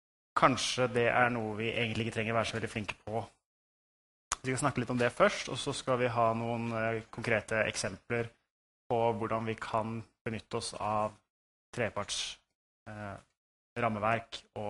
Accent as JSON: {"language": "Norwegian", "region": "Eastern Norway", "country": "Norway", "said": "Jeg kommer fra Capgemini I Stavanger. Som dere kanskje hører, så jeg fra Østland originalt."}